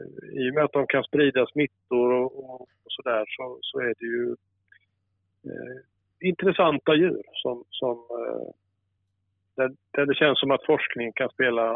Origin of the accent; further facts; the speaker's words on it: Skåne, Sweden; Jag är uppvuxen i Skåne, på Österlen.